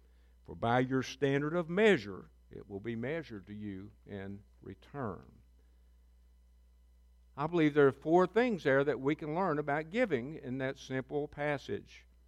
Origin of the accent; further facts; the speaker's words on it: Arkansas, United States; I was raised in Northeast Arkansas. My grandparents, believe it or not, were sharecroppers.